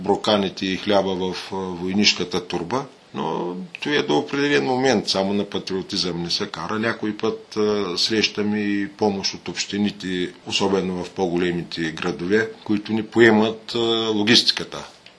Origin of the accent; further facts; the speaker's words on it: Veliko Tarnovo, Veliko Tarnovo Province, Bulgaria; За нас като търновци това е най-светия момент